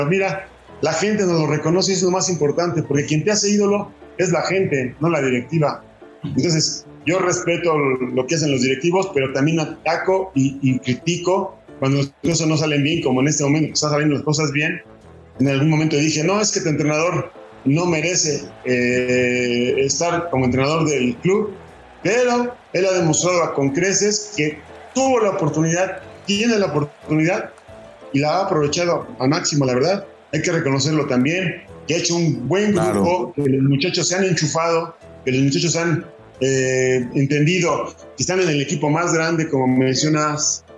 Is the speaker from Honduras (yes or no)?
no; Mexico; como mexicano que soy